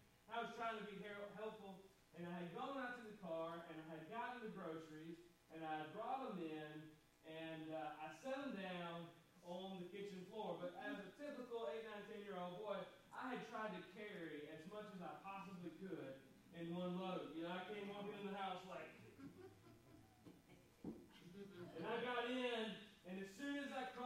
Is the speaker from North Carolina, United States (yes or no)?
yes; North Carolina, United States; But as most of you know, I grew up in Warren County, North Carolina, and home of absolutely nothing.